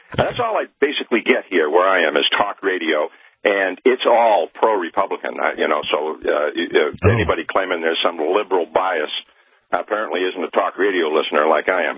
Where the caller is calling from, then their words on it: Old Town, Maine, United States; Old Town, Maine.